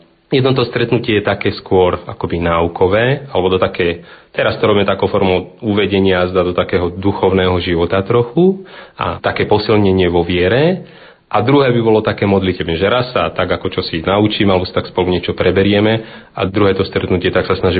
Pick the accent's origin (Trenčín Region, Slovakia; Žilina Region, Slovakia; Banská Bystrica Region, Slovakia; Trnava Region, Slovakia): Trenčín Region, Slovakia; Považská Bystrica; pochádzam z Považskej Bystrice, vyštudoval som seminár v Nitre, potom som pôsobil vo farnostiach Vlčince, Bošany, potom som istý čas strávil v Ríme štúdium psychológie a odtiaľ som sa vrátil sem